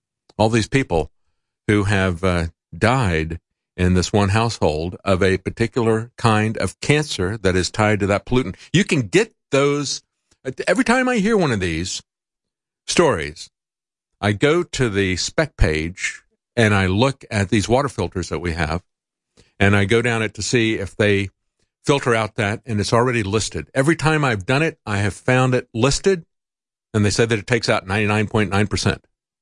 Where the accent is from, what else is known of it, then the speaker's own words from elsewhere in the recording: Florida, United States; I grew up in Florida, so I know about hurricane season.